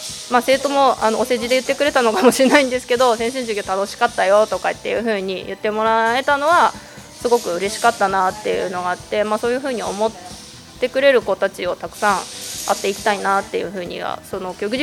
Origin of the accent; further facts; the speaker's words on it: Toyama, Japan; 富山生まれで高校生まで、はい、富山の方にいました。